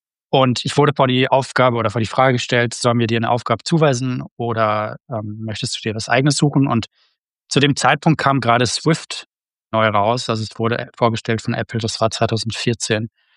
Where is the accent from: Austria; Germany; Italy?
Germany; Freiburg, Baden-Württemberg; now in Berlin, Germany; Ich wohne in Berlin seit jetzt 6 Jahren und komme aber ursprünglich aus dem schönen Freiburg, beziehungsweise aus der Ecke Freiburg.